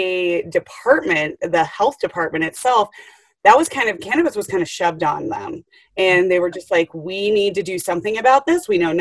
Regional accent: Colorado, United States; I grew up in Colorado, so I knew, you know, enough about it.

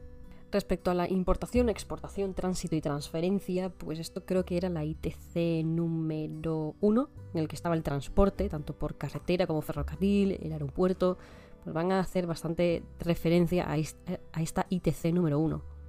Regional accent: Cádiz, Andalusia, Spain; Yo soy de Cádiz y yo no creo que en 24 horas me contesten

